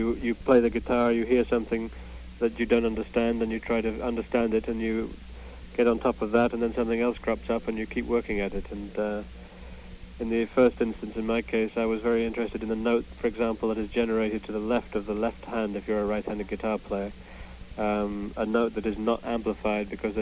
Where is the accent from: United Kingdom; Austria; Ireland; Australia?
United Kingdom; now in United States; since I'm a British person living in America